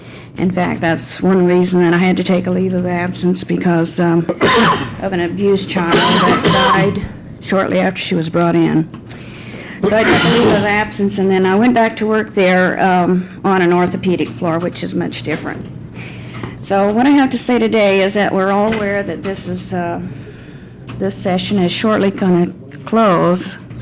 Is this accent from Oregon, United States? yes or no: yes; Oregon, United States; from Staten, Oregon